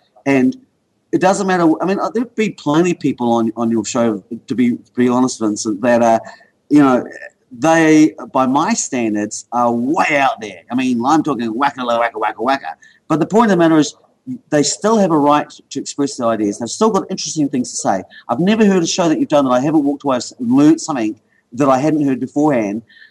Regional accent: New Zealand; because that's what being a Kiwi is actually all about. And this is why we get to fly that flag

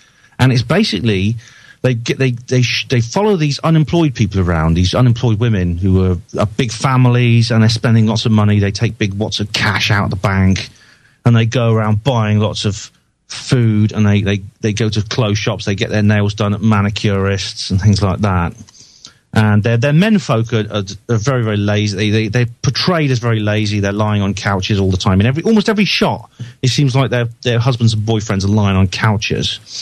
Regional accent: Wales, United Kingdom; Well, it's things about Wales. So I come from Wales.

